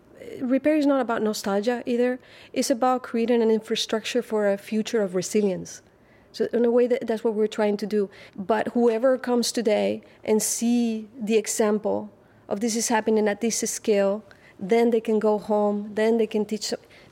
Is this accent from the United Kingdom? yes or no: no; Spain; I grew up in Spain in the 80s. So this is like the very start of democracy in Spain.